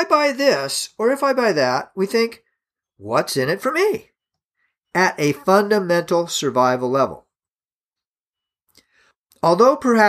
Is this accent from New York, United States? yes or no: no; Indianapolis, Indiana, United States; WISH, is a station in Indianapolis which I know of because I grew up in Indianapolis, so of course, I remember that call sign.